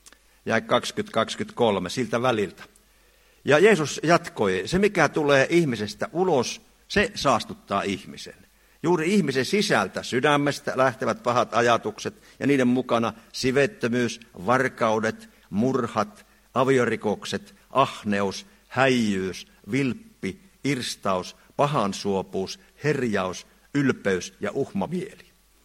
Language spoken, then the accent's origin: Finnish; Oulu, North Ostrobothnia, Finland; olen Oulusta kotoisin, eli pohjalaiseksi itseni kyllä tituleeraan